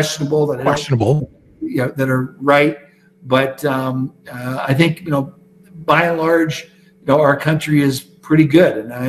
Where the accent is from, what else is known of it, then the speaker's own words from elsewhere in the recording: Canada; also born or lived in Newark, New Jersey, United States; in 1956, in December, my mom told my dad, when I was born in Newark, New Jersey, and my mom told my dad, we're moving back to Canada.